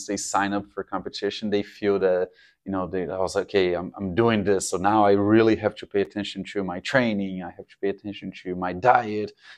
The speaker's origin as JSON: {"language": "English", "town": "São Carlos", "region": "São Paulo", "country": "Brazil", "tie": "born or raised there", "second_language": "English", "moved": "yes", "said": "I opened the very first CrossFit gym in São Carlos, which is kind of like outside of São Paulo."}